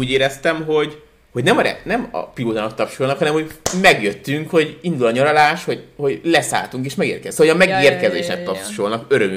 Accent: Hungary; Akkor szerintem akkor az az volt, hogy azt hitték, hogy bunkó magyarok vagyunk is.

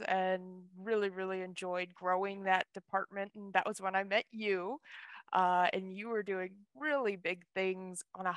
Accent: Tucson, Arizona, United States; now in San Diego, United States; We were both born and raised in Tucson. Absolutely love it there. But we were just ready to try something new out. And we discovered San Diego.

